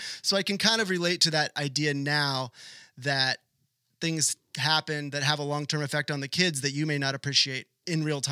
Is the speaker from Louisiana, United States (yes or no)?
no; Sacramento, California, United States; I had wrote for the Sacramento Bee, my hometown newspaper